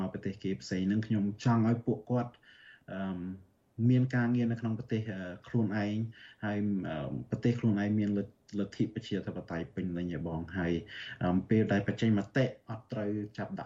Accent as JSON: {"language": "Khmer", "country": "United States", "tie": "born or raised there", "said": "ដោយសារខ្ញុំធំធាត់នៅសហរដ្ឋអាមេរិក"}